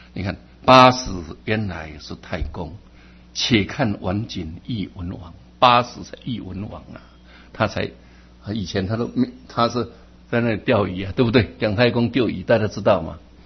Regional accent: Taiwan; 我们台湾很多政治人物，

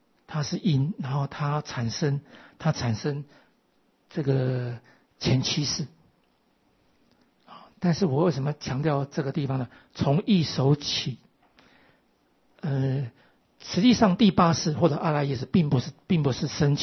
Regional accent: Taiwan; 我们台湾人有做那个什么柜

